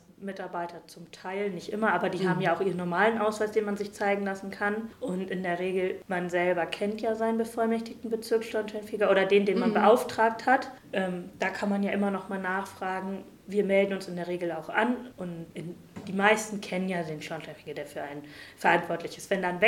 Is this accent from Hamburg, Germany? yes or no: no; Lower Saxony, Germany; Nee, ich komme tatsächlich eigentlich aus der Region Hannover. Ich bin wegen meinem Mann hergezogen, genau.